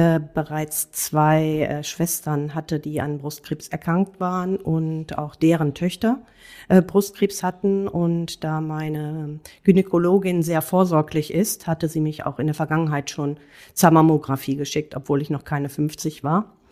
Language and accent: German; Germany; Ich bin gebürtige Spanierin, aber in Deutschland aufgewachsen und auch geboren, also gebürtig, herkömmlich aus Spanien sozusagen.